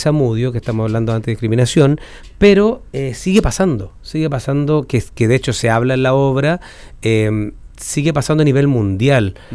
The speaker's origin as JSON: {"language": "Spanish", "country": "Chile", "tie": "born or raised there", "said": "yo soy chileno. Uh-huh. Y esto es un caso chileno y pasó justo en un parque donde yo me crié, donde yo jugué cuando era chico"}